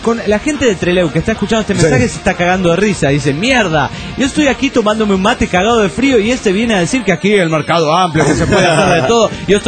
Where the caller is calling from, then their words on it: Michoacán, Mexico; de Michoacán, México.